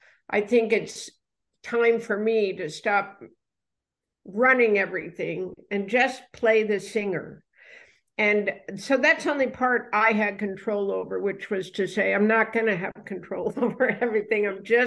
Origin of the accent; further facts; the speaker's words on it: United States; Well, because I'm American.